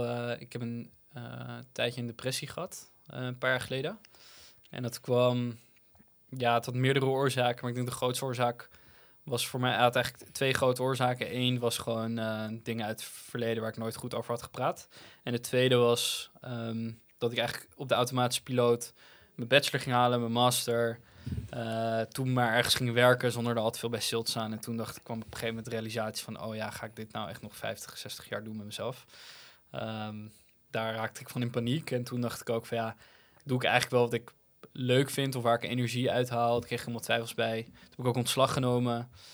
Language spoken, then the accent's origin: Dutch; Amsterdam, North Holland, Netherlands; Maar Amsterdam is de stad waar ik opgegroeid ben. Ik hou van deze stad.